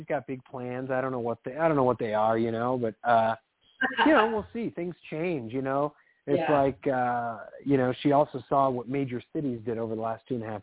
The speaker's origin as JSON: {"language": "English", "region": "Illinois", "country": "United States", "tie": "born or raised there", "said": "I grew up in Illinois, and then they spent a lot of their lives in South Carolina with no mountains."}